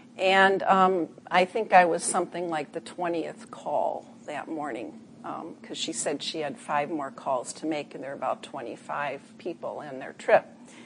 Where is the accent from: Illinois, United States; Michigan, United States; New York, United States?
Illinois, United States; Chicago; I'm originally from Chicago, too.